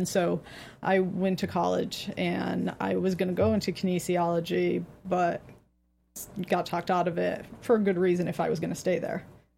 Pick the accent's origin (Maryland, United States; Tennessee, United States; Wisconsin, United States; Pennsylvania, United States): Pennsylvania, United States; Pittston; I grew up in Pittston, Pennsylvania. It's a small town in between Wilkes-Barre and Scranton.